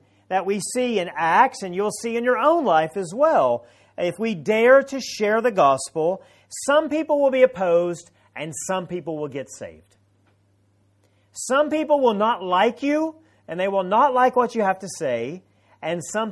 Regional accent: Tennessee, United States; I'm not from Hong Kong. I'm from the mountains of Tennessee. How did I get from there to here?

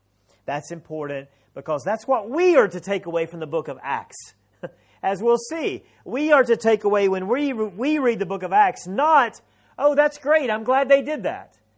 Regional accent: Cleveland, Tennessee, United States; I'm from Cleveland, Tennessee. We have a Cleveland in every state almost in America, okay?

